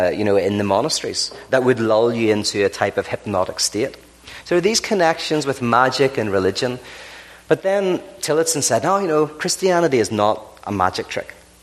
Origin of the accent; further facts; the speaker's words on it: Belfast, Northern Ireland, United Kingdom; I'm from Belfast originally, which is, you know, famous for the Troubles, but also we built the Titanic.